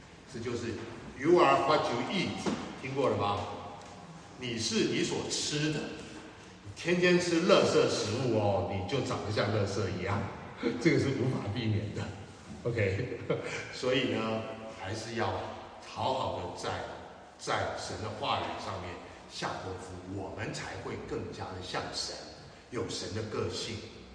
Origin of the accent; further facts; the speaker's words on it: China; 这个善事不是我们中国人所谓的什么造桥铺路啦